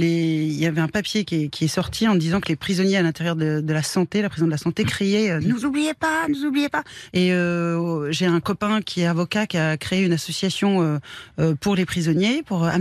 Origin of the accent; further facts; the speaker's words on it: Nouvelle-Aquitaine, France; la petite fille qui regardait ses émissions dans les Landes, parce que j'ai été élevée dans les Landes